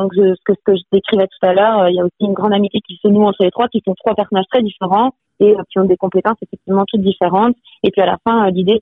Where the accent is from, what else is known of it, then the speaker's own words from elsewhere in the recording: Switzerland; surtout que moi j'ai grandi en Suisse, donc j'avais jamais même vu